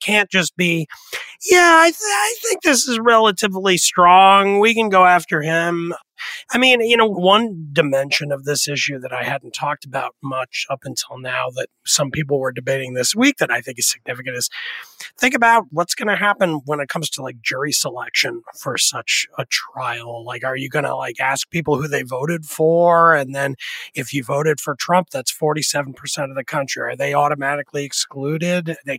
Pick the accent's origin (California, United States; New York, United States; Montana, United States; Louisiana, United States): New York, United States; if not back to when I was a teenager growing up in the New York area